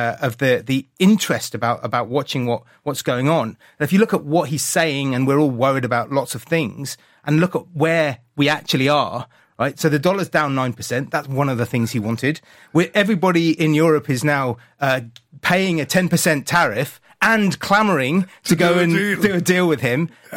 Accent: England, United Kingdom; I'm an Englishman

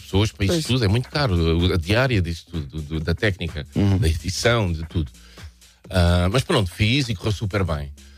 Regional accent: Norte, Portugal; eu cresci no Douro, não é?

